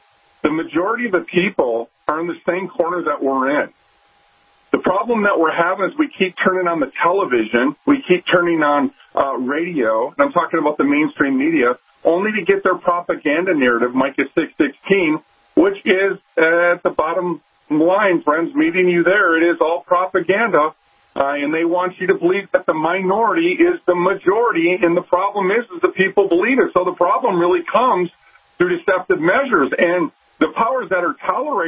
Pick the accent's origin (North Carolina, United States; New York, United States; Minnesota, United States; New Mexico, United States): Minnesota, United States; I'm from Minnesota, you know, where they call it's the nice people state